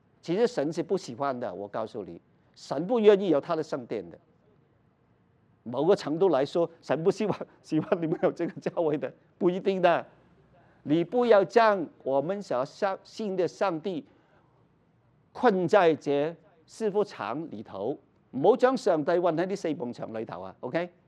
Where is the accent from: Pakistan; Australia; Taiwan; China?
China; 其实我们中国人不是很多人信